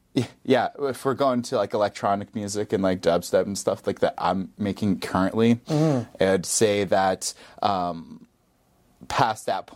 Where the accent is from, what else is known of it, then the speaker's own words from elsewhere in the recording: Calgary, Alberta, Canada; from Calgary. I'm a DJ producer.